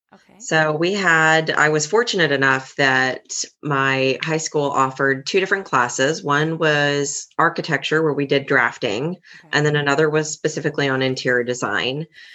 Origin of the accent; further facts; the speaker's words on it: Plano, Texas, United States; I was up in the Plano area. So I actually went to Carrollton School District.